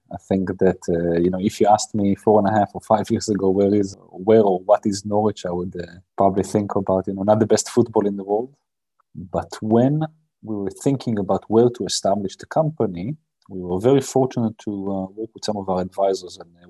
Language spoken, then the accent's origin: English; Israel; I grew up in Israel. I'm a former officer and ship commander in the Israeli Navy.